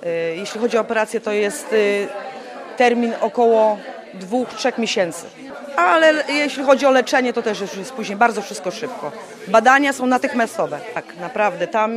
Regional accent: London, United Kingdom; Z Londynu.

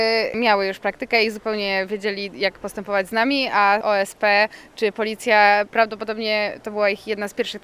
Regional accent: Kraków, Lesser Poland, Poland; Jesteśmy z Krakowa.

